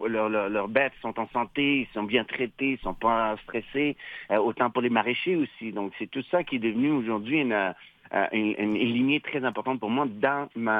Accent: Sherbrooke, Quebec, Canada; mais moi, j'ai grandi à Sherbrooke.

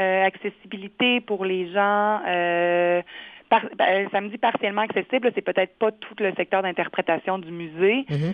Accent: Quebec, Canada; je suis native de la Beauce, comme toi.

